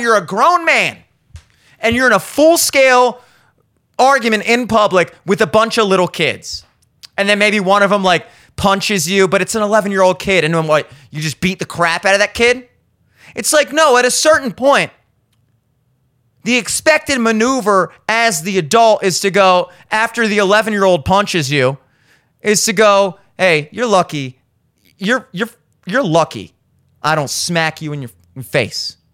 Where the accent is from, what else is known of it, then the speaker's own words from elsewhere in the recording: United States; But that's because I'm an American. And I live in Baltimore.